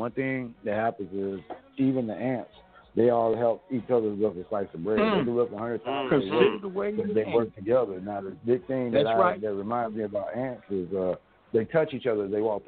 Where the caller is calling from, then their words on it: Nashville, Tennessee, United States; I'm actually at a recording studio in Nashville, Boss Radio Live Recording